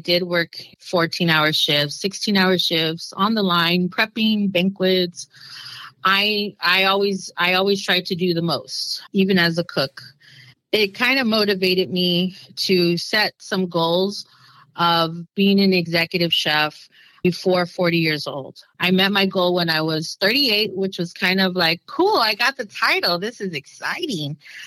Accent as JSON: {"language": "English", "region": "California", "country": "United States", "said": "My mom doesn't speak Spanish, and my dad didn't speak to me in Spanish. So I'm Californian."}